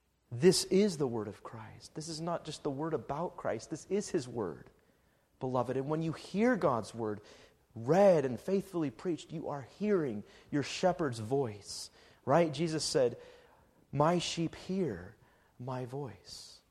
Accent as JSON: {"language": "English", "country": "Canada", "said": "Or that you're Canadian. I am Canadian."}